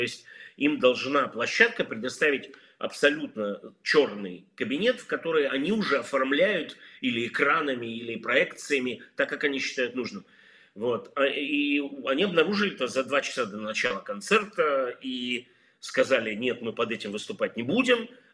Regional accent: Belarus; also born or lived in Russia / Israel; Я в какой-то момент провел какой-то промежуток жизни в России, а вообще-то я из Белоруссии, я там из Израиля, давным-давно гражданин Израиля.

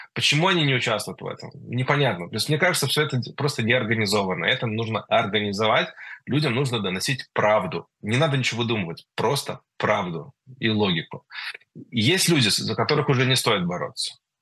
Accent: Israel; я ему сказал, вопреки всем правилам, что я из Израиля

